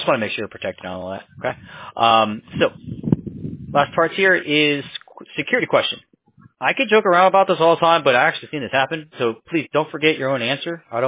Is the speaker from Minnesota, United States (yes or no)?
no; California, United States; also born or lived in Bronx, New York; Well, I'm from New York, right? Born in Bronx, New York. Oh. Grew up in California for quite some time.